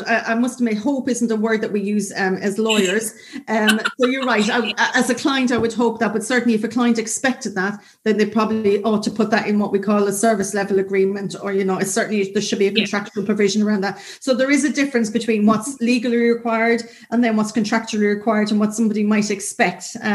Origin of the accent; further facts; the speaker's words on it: Ireland; So, for example, I'm Irish, but I qualified as a solicitor in the United Kingdom.